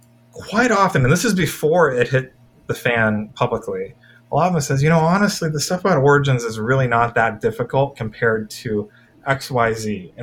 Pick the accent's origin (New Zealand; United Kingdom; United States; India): India; I mean, you have to keep in mind that, you know, I'm Indian, right?